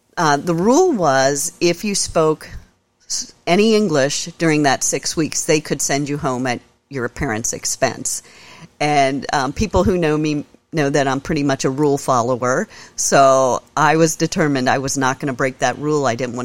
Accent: Cincinnati, Ohio, United States; also born or lived in Batesville, Indiana; I was born in Cincinnati, and I attended St. Antoninus Grade School through seventh grade. And then after that, you and Mom moved us all to Batesville, Indiana

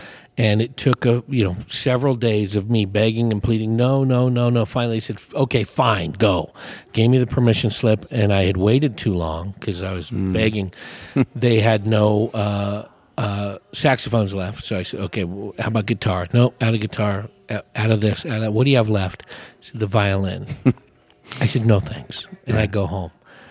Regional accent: Hayward, California, United States; I grew up in Hayward, just south of Oakland.

